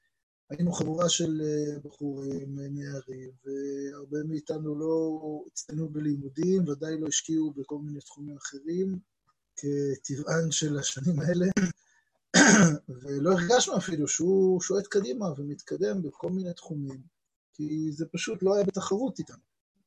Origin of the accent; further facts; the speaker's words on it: Ra'anana, Central District, Israel; רועי ואני גדלנו יחד ברעננה